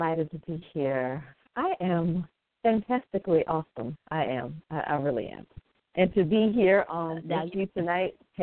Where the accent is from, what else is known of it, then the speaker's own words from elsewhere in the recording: South Carolina, United States; also born or lived in Atlanta / D.C. / Philly; Well, I am born and raised in South Carolina. I left for a little while, moved to Atlanta. I lived in D.C. I lived in Philly. But I'm actually back home, South Carolina, and I'm living by the water.